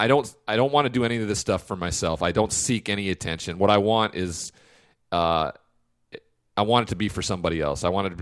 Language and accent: English; Montana, United States; You're from like the same area. You're from North Dakota. I'm from Montana.